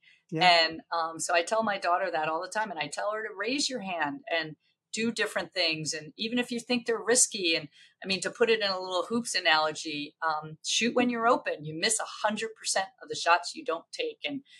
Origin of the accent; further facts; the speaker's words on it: Philadelphia, Pennsylvania, United States; he's a Philly guy and I was from Philly